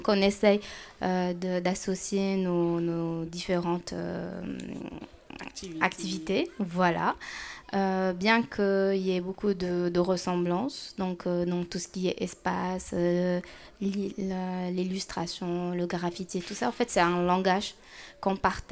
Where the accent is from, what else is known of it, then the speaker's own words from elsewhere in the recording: Algeria; moved away as an adult; now in France; Je suis originaire d'Algérie. J'ai fait mes études en Algérie dans les Beaux-Arts d'Alger, dans la spécialité design aménagement. Puis par la suite, je suis venue ici en France